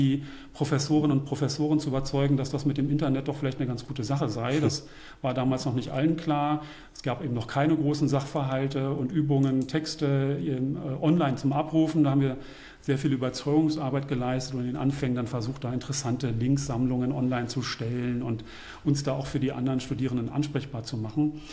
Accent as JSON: {"language": "German", "region": "Berlin", "country": "Germany", "tie": "born there", "said": "ich bin geborener Berliner und ich habe hier an der Freien Universität Rechtswissenschaft studiert"}